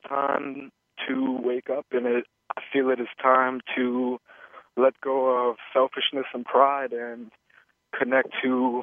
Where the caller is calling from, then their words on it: New Orleans, Louisiana, United States; I am calling from New Orleans, Louisiana.